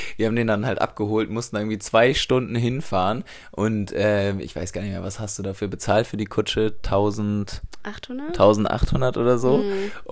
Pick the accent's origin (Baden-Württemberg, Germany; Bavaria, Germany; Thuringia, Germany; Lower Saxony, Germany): Lower Saxony, Germany; Wir sind aus Niedersachsen